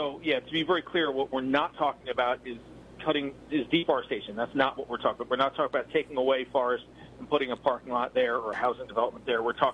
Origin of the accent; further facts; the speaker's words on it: New Jersey, United States; so I know New Jersey better than New York, of course, because I'm from New Jersey.